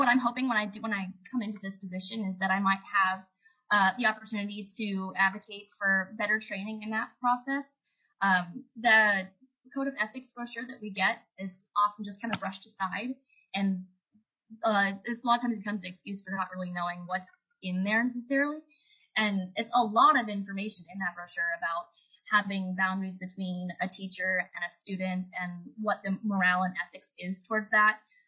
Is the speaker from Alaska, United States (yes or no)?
yes; Wasilla, Alaska, United States; I've lived in Alaska my whole life. I was born in Palmer and raised in Wasilla.